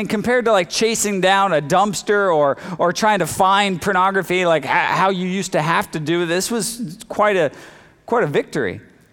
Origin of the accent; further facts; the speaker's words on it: Hanford, California, United States; I'm not really an LA guy. I grew up in Hanford. How's that? And I survived that water.